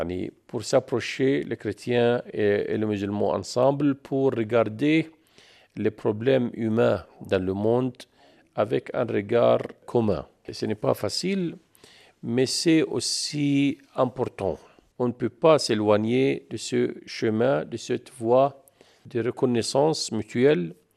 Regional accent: Jordan; Je suis né en Jordanie et je suis fier d'être citoyen ici. J'ai vécu une enfance dans un village au nord de la Jordanie, pas loin du lieu de naissance du prophète Élie, mais dans un village mixte entre les chrétiens et les musulmans.

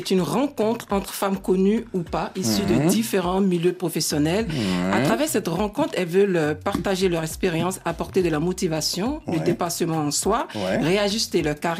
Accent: Cameroon; Surtout moi quand je suis un Camerounais direct.

